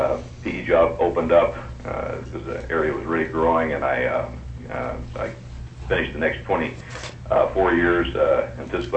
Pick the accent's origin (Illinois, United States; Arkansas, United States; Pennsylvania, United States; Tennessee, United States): Arkansas, United States; Hot Springs; born there; also born or lived in Oregon, United States; My history is I was born in Hot Springs, Arkansas 62 years ago. I graduated in 1964 in Oregon and from high school.